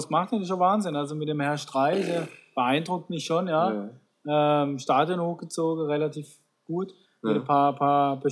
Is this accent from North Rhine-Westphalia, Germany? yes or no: no; Sasbach, Baden-Württemberg, Germany; now in Bühlertal, Germany; Aachen geboren, mhm, aufgewachsen dann in Aachen-Saarsbach, mhm, wohnhaft aber im Bühlertal, also oben im Schwarzwald, damit ich meine Ruhe habe.